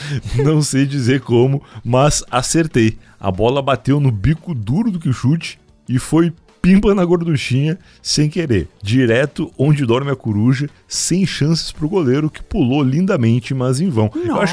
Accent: Rio Grande, Rio Grande do Sul, Brazil; É, e pelo menos em Rio Grande, né, onde eu cresci.

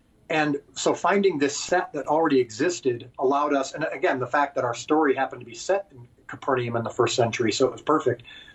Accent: Chicago, Illinois, United States; And so, no, I'm from Chicago area. I'm talking to you right now from Chicago.

